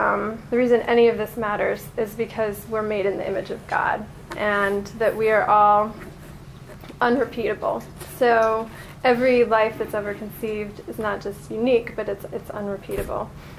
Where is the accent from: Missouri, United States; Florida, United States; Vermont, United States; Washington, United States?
Vermont, United States; also born or lived in Ohio; I grew up in Vermont and spent some time in Ohio